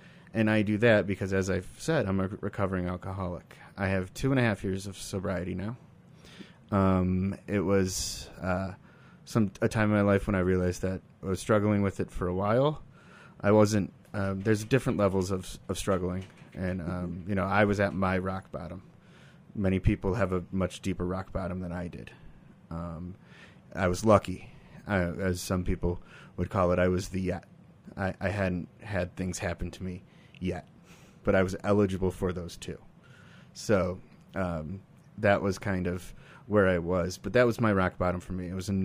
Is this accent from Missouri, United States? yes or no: no; Detroit, Michigan, United States; So I grew up in Metro Detroit, Michigan, and to a criminal defense father and a mother who was in hospital administration.